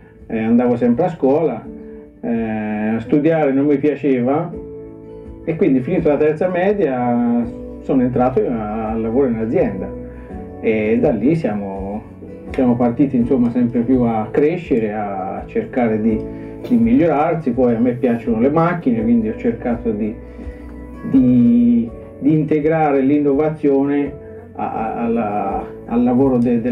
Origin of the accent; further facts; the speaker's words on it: Siena, Tuscany, Italy; born there; accent: Sienese; Io parlo alla senese, che sono nato a Siena, quindi sono, diciamo, più toscano che sardo.